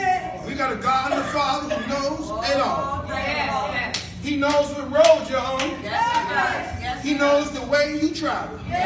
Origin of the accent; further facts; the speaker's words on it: Bahamas; Let me make this plain for you. I'm from Bahamas. Old school.